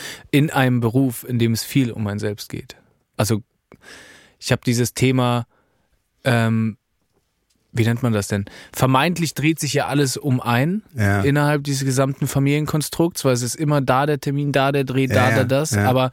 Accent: Berlin, Germany; Ich komme aus Berlin. Ich bin gebürtiger Berliner.

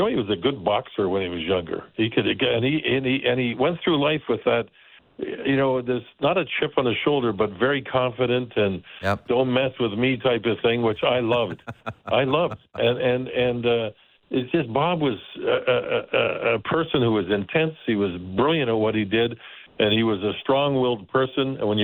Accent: Calgary, Alberta, Canada; I mean, I grew up in Calgary, and Hockey Night in Canada became just such a huge part of everybody's lives.

